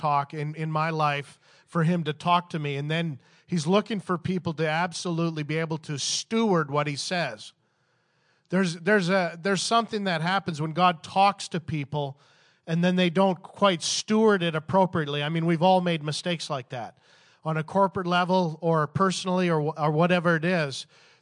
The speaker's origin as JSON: {"language": "English", "country": "Canada", "said": "It was a little cold, but, you know, I'm a Canadian, so it didn't bother me"}